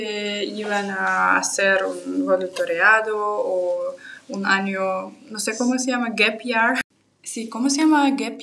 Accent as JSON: {"language": "Spanish", "country": "Kazakhstan", "second_language": "Spanish", "said": "en Kazajistán, en mi país, nosotros después de escuela solamente tenemos dos opciones."}